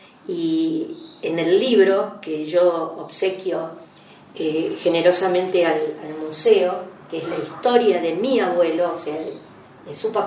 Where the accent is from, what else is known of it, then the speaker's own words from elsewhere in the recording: Santa Fe, Argentina; Cuando nosotros nos venimos de Santa Fe, durante muchos años éramos del núcleo de toda la … los únicos que no quedaron en Santa Fe fuimos nosotros.